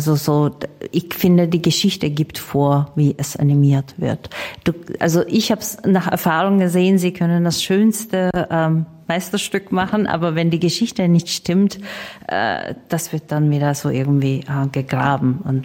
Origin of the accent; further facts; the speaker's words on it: Istanbul, Turkey; now in Germany; Ich bin in Istanbul groß geworden